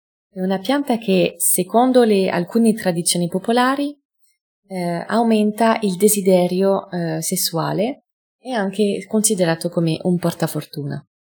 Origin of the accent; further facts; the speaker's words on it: France; accent: French; Italian is a second language; moved away as an adult; now in Italy; come lo potete intuire dal mio accento sono francese. Sono qui in Italia da 13 anni.